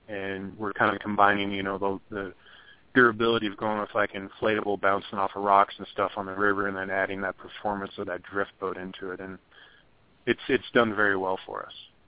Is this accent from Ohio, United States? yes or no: no; Idaho, United States; But you know, growing up in Idaho, the rivers were so close